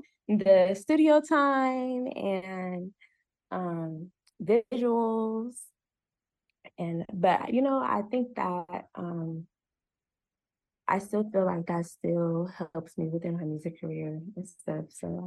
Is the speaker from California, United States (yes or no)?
yes; California, United States; I'm a pop and R&B singer, and I'm from the Bay Area.